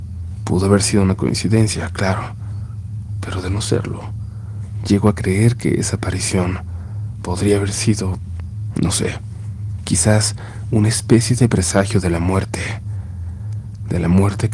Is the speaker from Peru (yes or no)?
no; Mexico City, Mexico; Soy de la Ciudad de México, más específicamente de la Gustavo Madero.